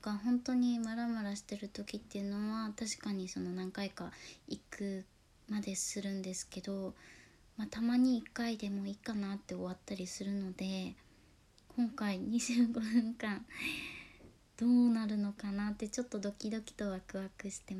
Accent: Shikoku, Japan; 出身は四国です。

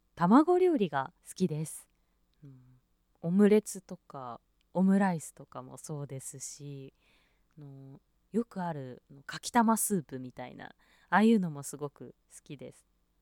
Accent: Shizuoka, Japan; と出身地は静岡県です。

